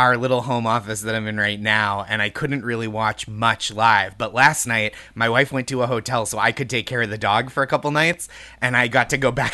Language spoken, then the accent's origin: English; Boston, Massachusetts, United States; I'm from Boston originally.